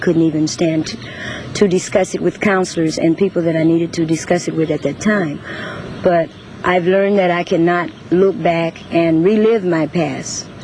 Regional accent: the South, United States; I was born and raised in the South. I was from a large family.

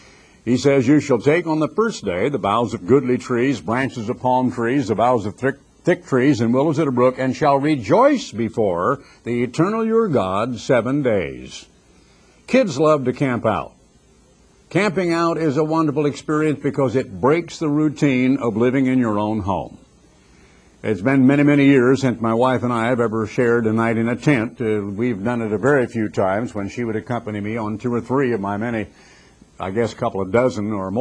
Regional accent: United States; I'm an American.

